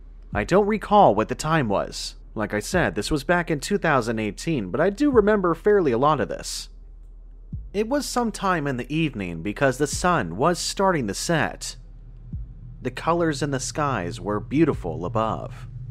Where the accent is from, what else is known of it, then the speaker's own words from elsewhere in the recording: Arizona, United States; I'm originally from Arizona, so I'm not used to all this beautiful scenery. I'm used to the dirt and the desert life.